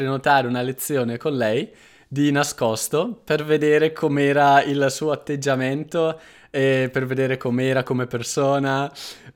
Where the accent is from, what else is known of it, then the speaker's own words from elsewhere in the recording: Brescia, Lombardy, Italy; born there; io sono nato a Brescia, quindi lontano dal mare